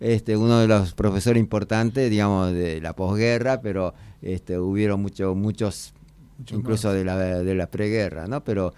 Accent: Escobar, Buenos Aires Province, Argentina; Sí, yo nací y me crié en Escobar, pero hice la secundaria acá en Buenos Aires.

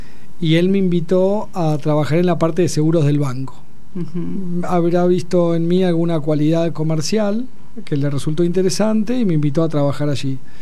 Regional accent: Ciudad Evita, Buenos Aires Province, Argentina; Bueno, nací en Ciudad Evita, un barrio del partido de La Matanza, donde fui inmensamente feliz

